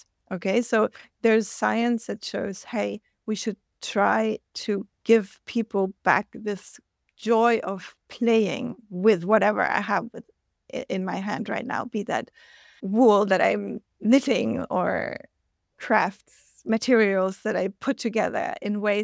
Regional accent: Denmark; Denmark, my home country, where that literacy in the arts is much lower

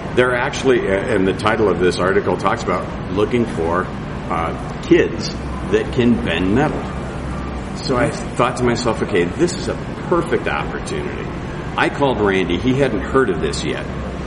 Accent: Cedar Rapids, Iowa, United States; Kenton and I grew up in Cedar Rapids together.

